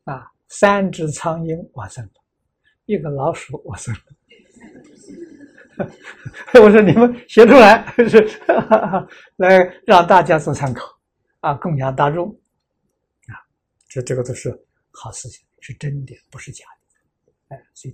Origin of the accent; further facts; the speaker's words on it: Anhui, China; 最近这个安徽我老家那边有两个年轻人。